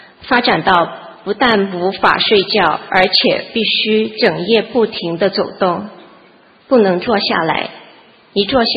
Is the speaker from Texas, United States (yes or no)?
yes; Texas, United States; 我是来自德州的